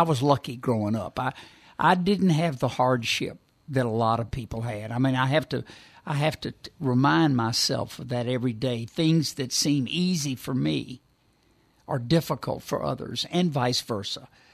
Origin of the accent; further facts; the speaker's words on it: Bossier City, Louisiana, United States; And, of course, we're from Bossier City, lived on a farm there, and we'd go visit Granddad.